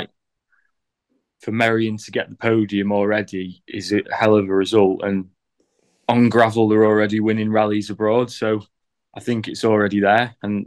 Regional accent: England, United Kingdom; So as an English lad, it's great to see that it was amazing to be part of it.

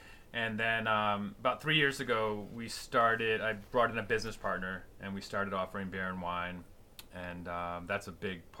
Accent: Bristol, Rhode Island, United States; Yeah, I grew up in Bristol, Rhode Island, and home of, you know, the big 4th of July celebrations every year, where the town, you know, quadruples in size.

